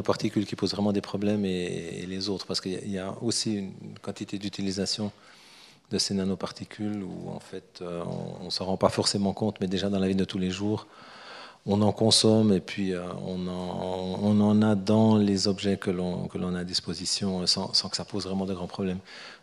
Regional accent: Switzerland; chez nous en Suisse

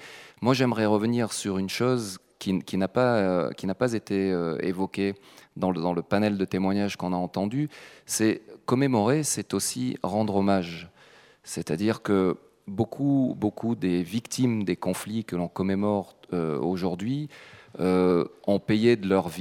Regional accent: France; Je suis français et je travaille à l'ambassade de France en tant qu'attaché de défense.

